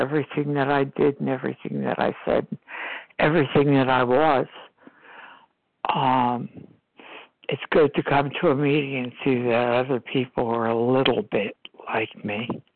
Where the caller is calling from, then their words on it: New Jersey, United States; from New Jersey, East Coast time.